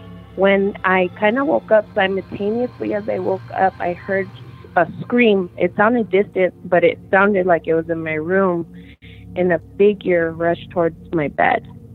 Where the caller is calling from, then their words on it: Yuma, Arizona, United States; I'm calling from Yuma, Arizona.